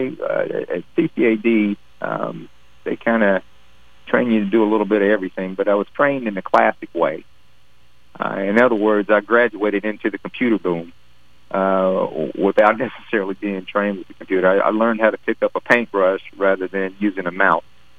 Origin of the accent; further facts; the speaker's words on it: Dayton, Ohio, United States; also born or lived in Kentucky; I am from Kentucky, but, you know, my parents split up when I was three, and we moved to Dayton.